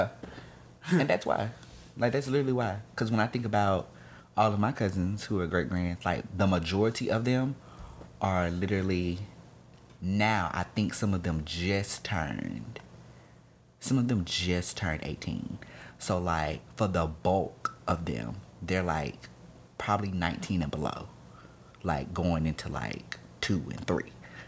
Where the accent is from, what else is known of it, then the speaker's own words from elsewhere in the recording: Mobile, Alabama, United States; And think about, I'm from Mobile.